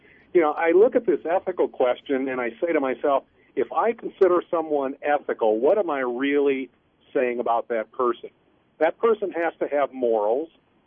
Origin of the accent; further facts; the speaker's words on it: Illinois, United States; I'm from Central Illinois, a strong Republican county. The county voted for Obama as well.